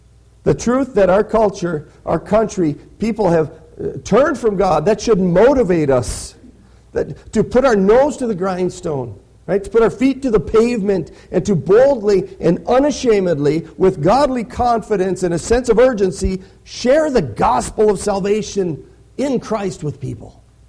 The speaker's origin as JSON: {"language": "English", "town": "Kenmare", "region": "North Dakota", "country": "United States", "tie": "born or raised there", "said": "land that was owned by a wealthy man from my hometown, Kenmare, North Dakota."}